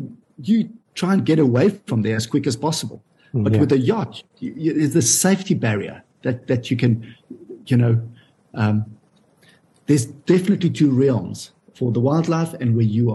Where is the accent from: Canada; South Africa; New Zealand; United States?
South Africa; I'm from South Africa. We have a lot of sunlight. we have warmth